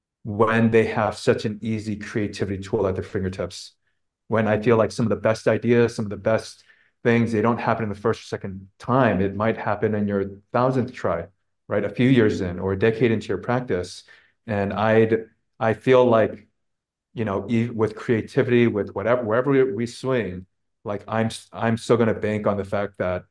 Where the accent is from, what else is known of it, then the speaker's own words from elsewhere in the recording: California, United States; you and I grew up in the Bay Area